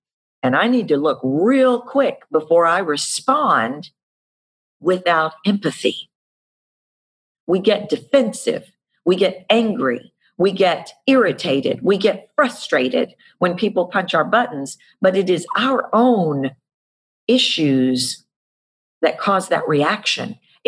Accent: Houston, Texas, United States; I'm from Houston, and I remember last year, year before, the last hurricane, you know, was just devastating.

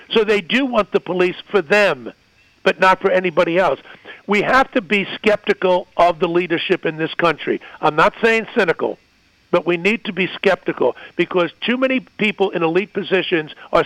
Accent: New York City, New York, United States; I'm an Irish guy from New York City.

